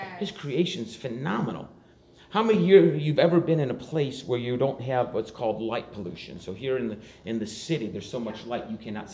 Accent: Niagara Falls, New York, United States; I grew up in Niagara Falls. I grew up on an island a few miles above Niagara Falls.

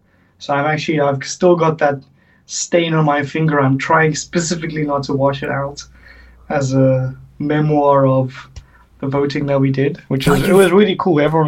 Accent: South Africa; now in China; I mean, the warmest thing I came to China with from South Africa is like probably my fourth or fifth warmest jacket right now.

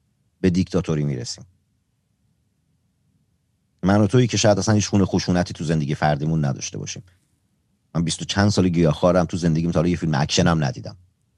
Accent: Abadan, Khuzestan, Iran; خودم خب جنوبی هستم و دوران بچگیم بدترین دوران زندگی من تو دوران بچگیم، خب سه بار چهار بار بیشتر پدرمو ندیدم دیگه، داخل آبادان بود، ما جنگ زده بودیم، و اما زمانی که برگشتیم آبادان

